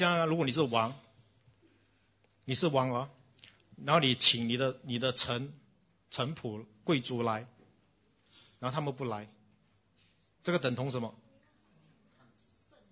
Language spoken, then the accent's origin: Chinese; Singapore; 你们新加坡人，我们新加坡人如果要摆一个婚宴要多久？